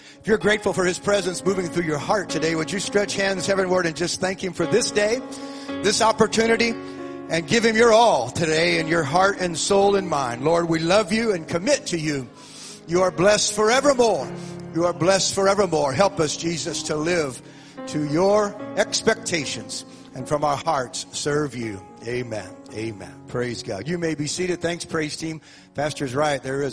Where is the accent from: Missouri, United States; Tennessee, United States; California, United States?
Missouri, United States; St. Louis; When I grew up in South St. Louis, I attended Horace Mann Elementary School